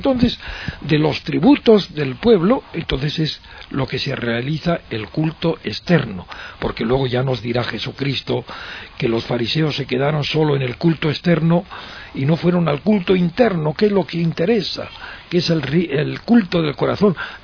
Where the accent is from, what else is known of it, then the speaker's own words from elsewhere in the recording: Burgos, Castile and León, Spain; como la de mi tierra, por ejemplo, en Burgos